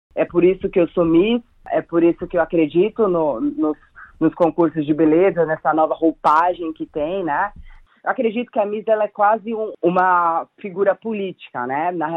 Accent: São Caetano do Sul, São Paulo, Brazil; born there; A prefeitura de São Caetano, que é a cidade que eu nasci no Brasil, no município de São Paulo

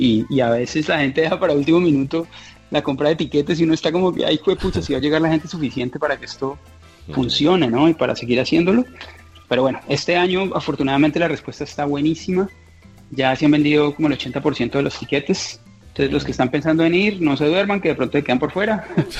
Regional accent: Cali, Valle del Cauca, Colombia; yo pues como caleño, es un honor tremendo

